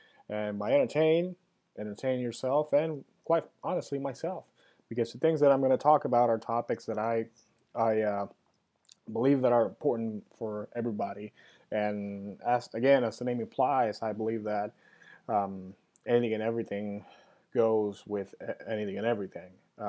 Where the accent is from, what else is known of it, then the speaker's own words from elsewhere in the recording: Puerto Rico; I'm actually really proud to be a countryman of Carlos Correa, Puerto Rican. I was born in Puerto Rico.